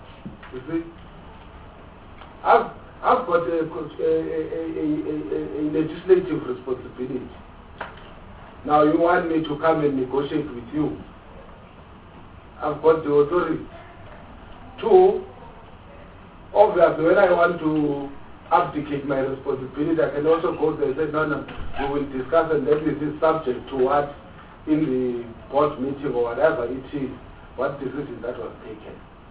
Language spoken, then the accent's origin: English; Eastern Cape, South Africa; born there; I was born in the Eastern Cape.